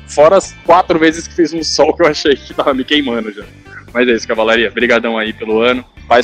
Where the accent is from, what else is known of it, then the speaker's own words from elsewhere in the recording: São Paulo, Brazil; eu sou do ABC, bicho.